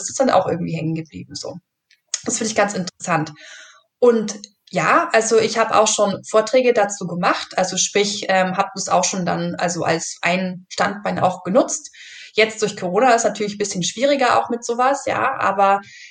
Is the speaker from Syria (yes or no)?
no; Bavaria, Germany; ich komme halt eben aus dem Allgäu und kann man vielleicht ein bisschen so melodramatisch sagen, da hat man so Milch im Blut